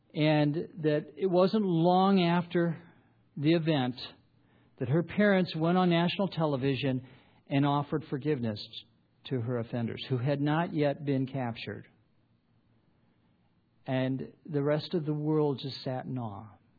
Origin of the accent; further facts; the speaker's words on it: Michigan, United States; I grew up in Michigan